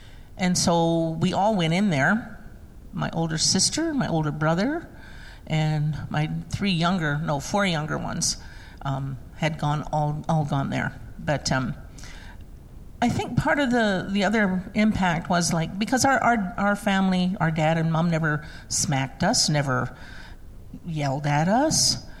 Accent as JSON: {"language": "English", "town": "Six Nations", "region": "Ontario", "country": "Canada", "tie": "born there", "said": "I was born on Six Nations in Oswegan to a Mohawk dad and a non-Native mother. And we had a very happy life."}